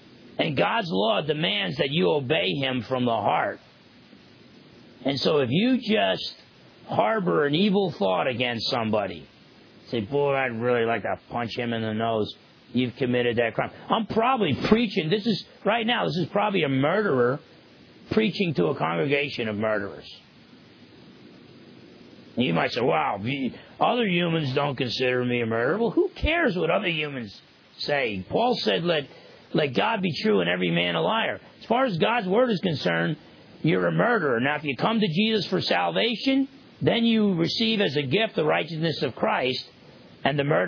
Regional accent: New Jersey, United States; And where I grew up in New Jersey, that was a possibility.

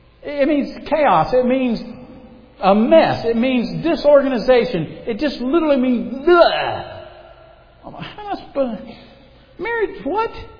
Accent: South Carolina, United States; born there; I was born in South Carolina. I'm 30 miles from the ocean.

